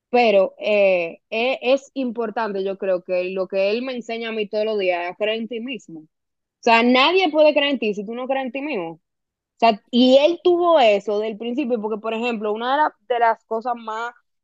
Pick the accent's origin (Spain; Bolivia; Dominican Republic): Dominican Republic; yo soy súper dominicana, o sea, yo soy probablemente la dominicana más orgullosa de ser dominicana que tú vas a conocer